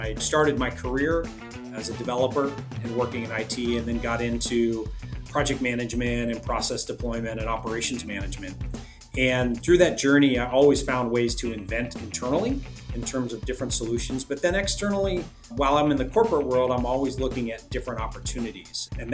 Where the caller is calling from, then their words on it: Portland, Oregon, United States; Yeah, I'm calling in from outside of Portland, Oregon.